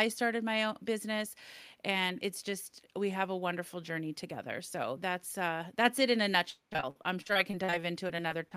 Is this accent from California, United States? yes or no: yes; Burbank, California, United States; I live in Chatsworth. I have lived here for about 10 years. I grew up in the Valley. I grew up in the Burbank area